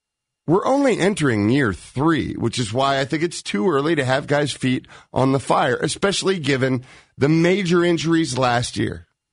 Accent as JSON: {"language": "English", "town": "Redwood City", "region": "California", "country": "United States", "tie": "born or raised there", "said": "because I grew up in Redwood City, and they trained there, right?"}